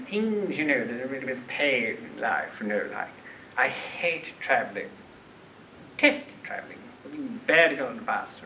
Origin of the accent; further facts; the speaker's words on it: Santa Barbara, California, United States; born there; because I was born in Santa Barbara, you know.